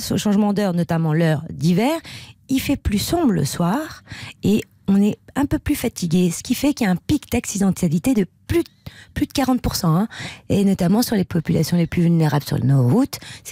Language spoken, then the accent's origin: French; France; moi, je suis française.